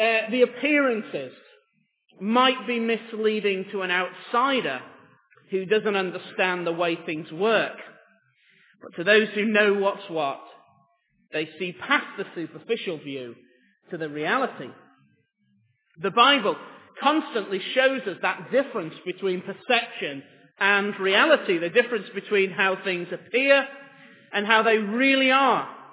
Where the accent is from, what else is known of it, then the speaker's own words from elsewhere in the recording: North West England, United Kingdom; In the village where I grew up in Lancashire, there's a large high-quality furniture store.